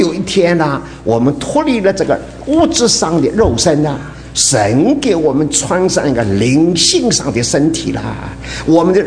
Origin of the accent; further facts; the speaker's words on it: Taiwan; 我们从台湾来不下雪的，